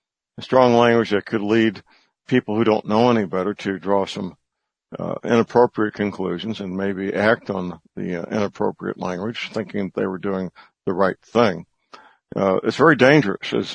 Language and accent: English; St. Louis, Missouri, United States; Now my hometown, St. Louis, has two of the world's largest rivers on the north side and the east side.